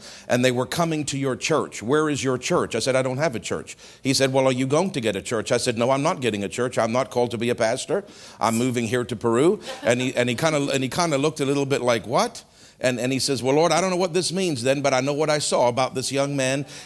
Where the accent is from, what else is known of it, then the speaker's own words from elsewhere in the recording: Toronto, Ontario, Canada; I said, "I'm from Toronto and whatever."